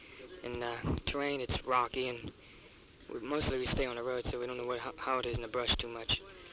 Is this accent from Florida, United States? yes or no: no; Pittsburgh, Pennsylvania, United States; So, POC USMAC, I'm from Pittsburgh.